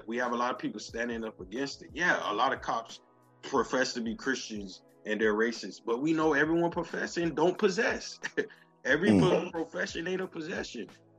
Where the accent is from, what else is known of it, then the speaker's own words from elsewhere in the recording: Miami, Florida, United States; I was born and raised in Miami, immigrant parents.